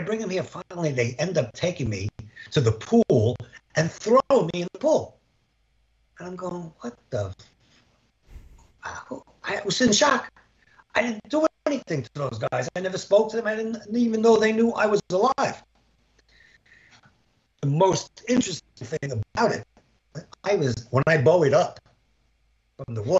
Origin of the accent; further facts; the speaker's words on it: New York City, New York, United States; I played in the Bronx. I grew up in the Bronx, played stickball in the Bronx, hit three sewers in the Bronx, if you know what that means.